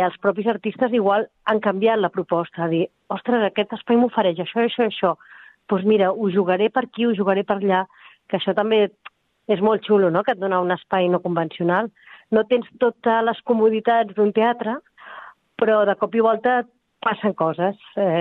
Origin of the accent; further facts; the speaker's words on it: Sabadell, Catalonia, Spain; com a sabadellenca